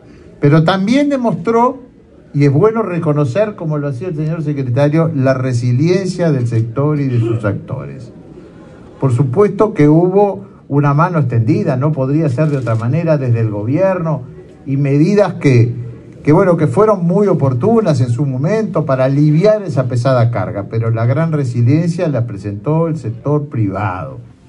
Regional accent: Uruguay; somos pocos los uruguayos

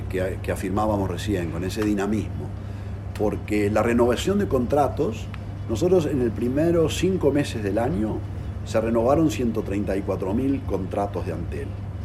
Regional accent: Uruguay; como uruguayos y consumidores lo estamos viendo

